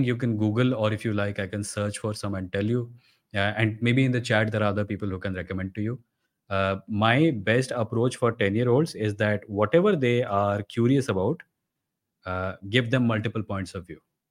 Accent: India; The fact that I come from India

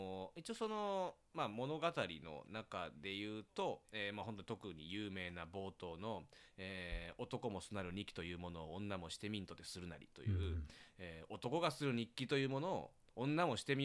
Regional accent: Shikoku, Japan; その僕四国の人間なんで、

